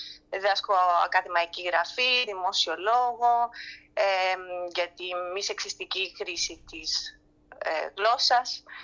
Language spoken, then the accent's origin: Greek; Rhodes, South Aegean, Greece; born or raised there; also born or lived in United States